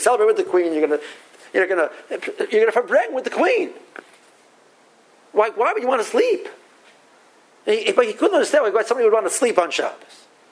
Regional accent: United States; I'm an American, I've got it in my mind

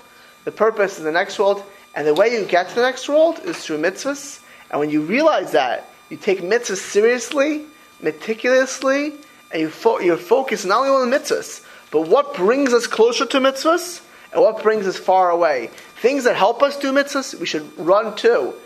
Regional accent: Miami Beach, Florida, United States; Some people, listen, I grew up in Miami Beach.

